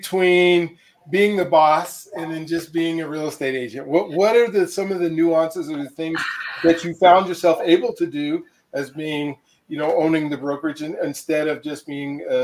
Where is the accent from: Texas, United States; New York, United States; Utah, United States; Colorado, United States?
Colorado, United States; I grew up here in Colorado as well. I went to Cherry Creek.